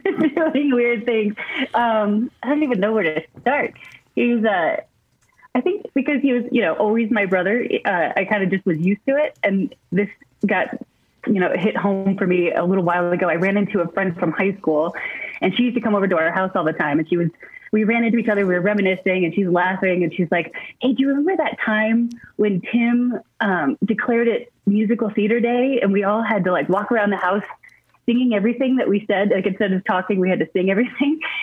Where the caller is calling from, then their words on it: Montana, United States; From my home in Montana.